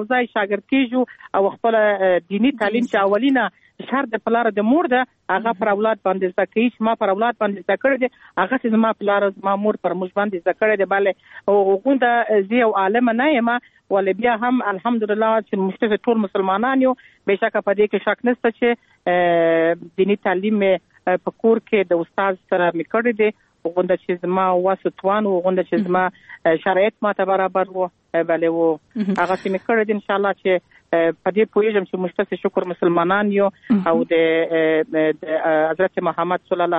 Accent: Kandahar, Afghanistan; born there

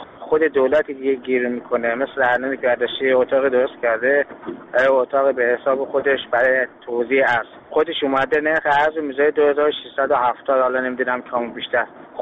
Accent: Iran; now in Dubai, United Arab Emirates; من یک تاجر هستم که از ایران اومدم دبی برای تجارت.

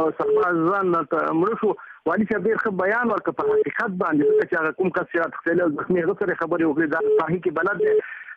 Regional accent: Ghaziabad, Kunar, Afghanistan; په هر سال زه کونړی یم، بیا پخپله د غازي اباد ولسوالۍ یم.

